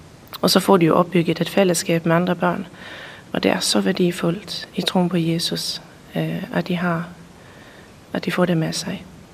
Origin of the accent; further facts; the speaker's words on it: Sweden; now in Herning, Denmark; og jeg er svensker, har boet i Danmark i 14 år, og bor nu i Herning, og det har vi gjort 10 år tilbage, da jeg har en dansk mand